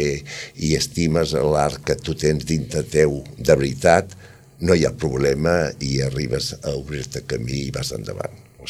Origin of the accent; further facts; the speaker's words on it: Barcelona, Catalonia, Spain; born there; jo sóc català, nascut a Barcelona, però la meva mare era catalana, però el meu pare era basc.